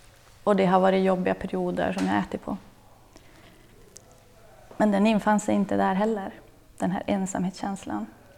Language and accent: Swedish; Norrland, Sweden; Och jag är faktiskt från Norrland, så jag får faktiskt köra precis hur jag vill.